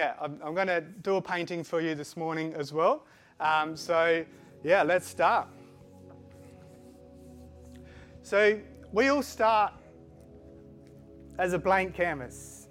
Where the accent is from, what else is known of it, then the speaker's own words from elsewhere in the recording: Keith, South Australia, Australia; also born or lived in Switzerland / Adelaide / Brisbane / Sydney; we're originally from Switzerland, so I don't know what my accent is. Like I was born in Switzerland, grew up in the country, or grew up in Keith, then Adelaide, then Brisbane, Sydney. So I do have a mix of kind of accents